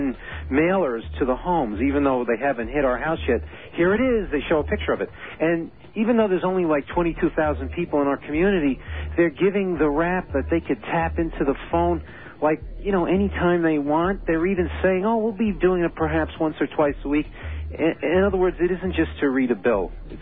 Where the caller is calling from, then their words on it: New York City, New York, United States; I'm calling you from New York City. I live in New Jersey.